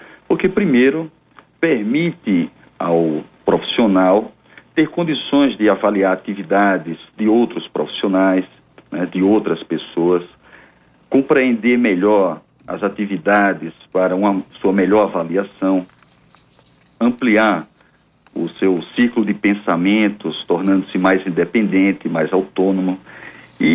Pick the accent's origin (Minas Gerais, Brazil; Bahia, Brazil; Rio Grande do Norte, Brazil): Rio Grande do Norte, Brazil; mas eu sou potiguar. Comedor de camarão.